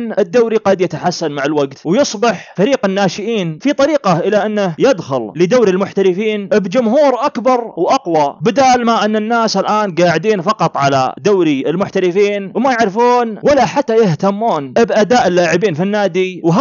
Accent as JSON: {"language": "Arabic", "country": "Saudi Arabia", "said": "ولاحظوا حتى عندنا في المملكة العربية السعودية أو ممكن في بعض البلدان الأخرى"}